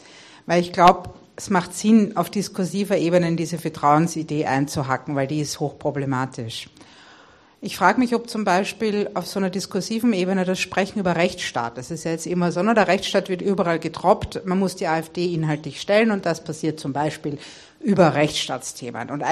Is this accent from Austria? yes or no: yes; Vienna, Austria; Ich komme aus Wien, wo noch Tierbabys gerettet werden.